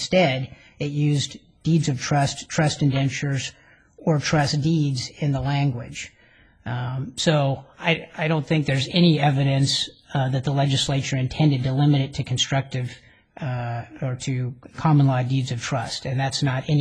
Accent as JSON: {"language": "English", "town": "Missoula", "region": "Montana", "country": "United States", "said": "from Missoula, Montana."}